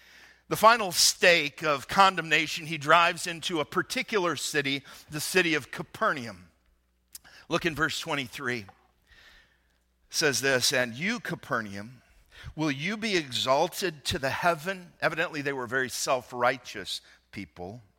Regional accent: the South, United States; now in Lake County, United States; See, I'm from Lake County, the 13th wealthiest county in America. That's where our church is. Not a lot of regular people up there, but I grew up in a redneck town in the South. And despite the fact I buried the accent a few years ago

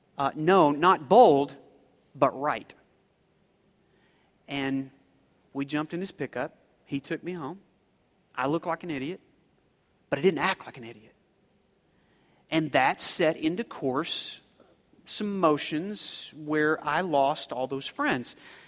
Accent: Oklahoma, United States; And I told you I was growing up in Oklahoma, and you know there was country music involved

